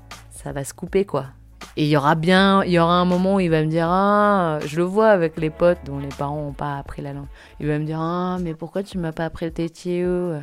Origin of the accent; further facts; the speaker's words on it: Aulnay-sous-Bois, Île-de-France, France; also born or lived in Villepinte; Je suis née à Villepinte et j'ai grandi à Aulnay-sous-Bois, dans le 93, Seine-Saint-Denis, dans la région parisienne. Mon enfance, c'était dans les années 90, quoi.